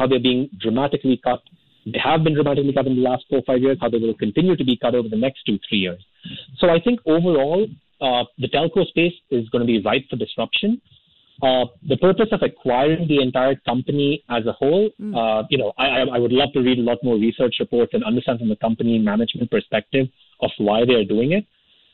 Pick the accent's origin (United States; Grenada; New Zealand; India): India; being Indian myself